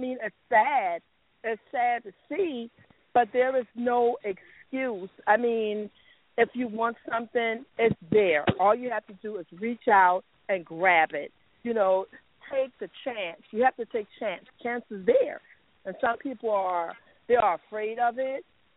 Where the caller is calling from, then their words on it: Jacksonville, United States; I'm calling from Jacksonville.